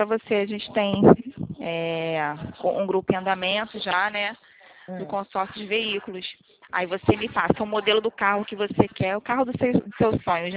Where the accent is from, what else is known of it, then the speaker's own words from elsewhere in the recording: Rio de Janeiro, Brazil; sou do Rio, centro